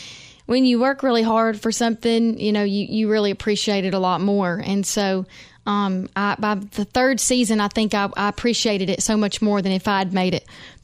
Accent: Pigeon Forge, Tennessee, United States; now in Nashville, United States; I grew up in Pigeon Forge. I ended up just really, I knew that I wanted to be in Nashville someday. So I did Pigeon Forge, moved to Nashville when I was 20 years old.

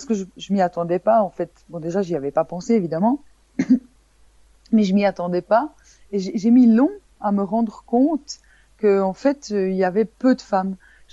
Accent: Switzerland; en plus je venais de Suisse, ce qui faisait qu'avec ça tu faisais d'une pierre trois coups, tu avais quelqu'un qui venait de l'étranger

